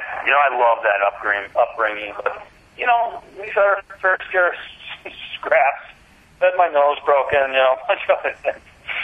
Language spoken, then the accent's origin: English; Minneapolis, Minnesota, United States; And in my hometown of, you know, Minneapolis, St. Paul, I get recognized.